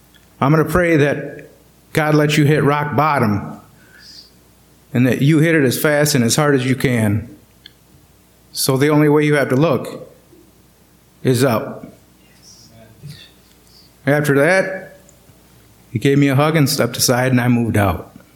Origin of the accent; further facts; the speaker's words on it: Prairie du Chien, Wisconsin, United States; I was born and raised in Prairie du Chien.